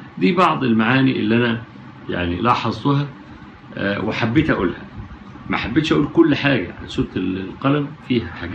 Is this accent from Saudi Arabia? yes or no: no; Egypt; زي جماعة عندنا في مصر اخبار اليوم